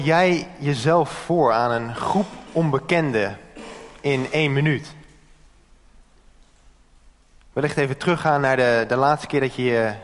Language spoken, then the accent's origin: Dutch; Houten, Utrecht, Netherlands; ik ben 25 jaar oud. Ik kom uit Houten.